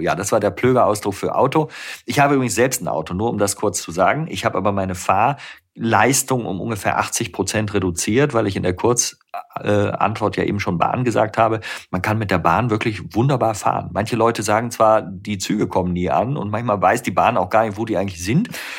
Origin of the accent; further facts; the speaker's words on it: North Rhine-Westphalia, Germany; born there; ich bin ja Rheinländer, ich bin im Rheinland geboren, ich habe so eine positive Grundhaltung.